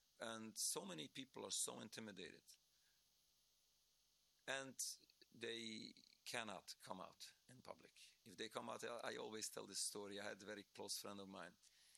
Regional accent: New York, United States; I'm from New York. New York is a very strong community.

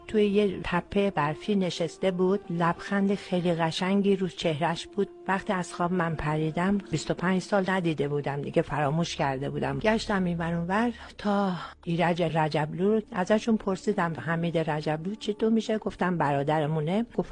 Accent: Iran; ما اقلیتیم، ولی ما خودمون اقلیت احساس نمی کنیم. ما ایرانی هستیم

